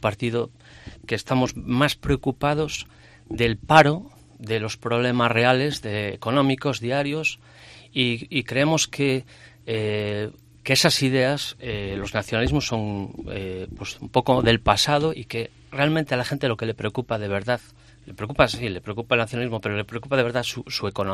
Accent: Ferrol, Galicia, Spain; nací en Ferrol, me crié en Ferrol, conozco estas calles a la perfección.

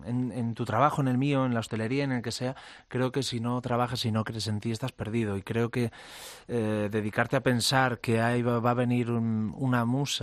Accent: Pantín, Galicia, Spain; also born or lived in Ferrol; yo soy nieto e hijo de marineros. Entonces yo crecí, nací en Ferrol, como te decía, mucha honra, como leí hace un rato. Pero digo que soy de Pantín porque a los 3 años mi abuelo enferma de la memoria y del pulmón y me voy a vivir a una aldea muy pequeñita

